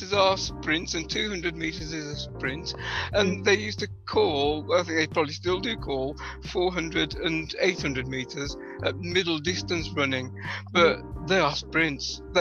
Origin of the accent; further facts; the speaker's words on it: West Bromwich, West Midlands, United Kingdom; So, yeah, West Bromwich had a few famous exports.